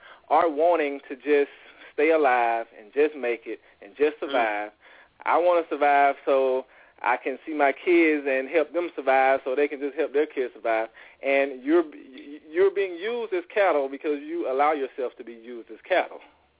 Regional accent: Georgia, United States; What's up? … from Georgia. I'm 28, so I'm the youngest on the panel.

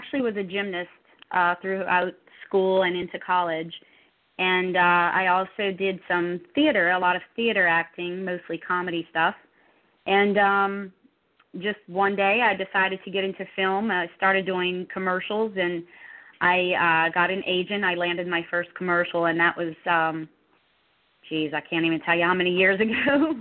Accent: New Orleans, Louisiana, United States; I'm originally from New Orleans.

